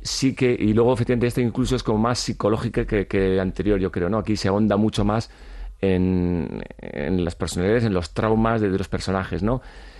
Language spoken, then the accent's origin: Spanish; Bilbao, Basque Country, Spain; yo empecé a ir como un bilbaíno más, que subíamos a esquiar